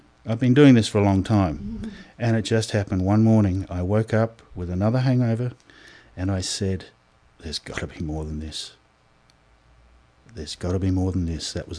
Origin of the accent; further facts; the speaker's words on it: Australia; Yeah, being born and bred in Australia, Life down there is one big party most of the time.